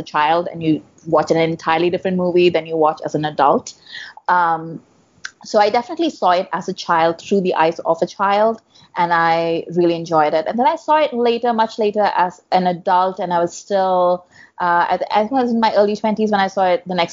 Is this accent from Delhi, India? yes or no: yes; Delhi, India; I grew up in Delhi, which is the capital of India. And, and I'm old